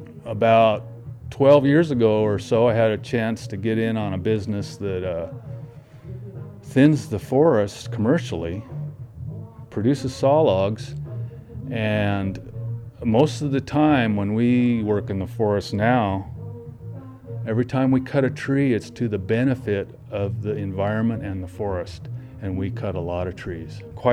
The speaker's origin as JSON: {"language": "English", "town": "Auberry", "region": "California", "country": "United States", "said": "I'm from Auberry, California. I've worked in the forest most of my life."}